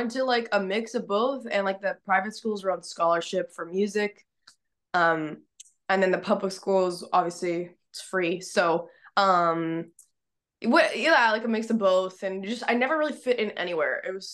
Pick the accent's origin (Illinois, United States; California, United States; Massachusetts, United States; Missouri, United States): California, United States; Hollywood; growing up in Hollywood, literally, like it's kind of crazy.